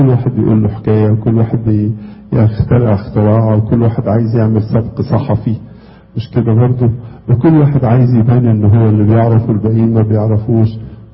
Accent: Egypt; وطبعا انا جاي من مصر، جايب لكم بركات مصر

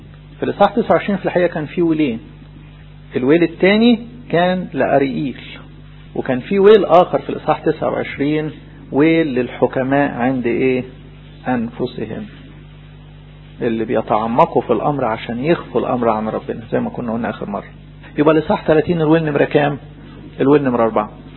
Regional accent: Egypt; بلدنا مصر المحبوبة

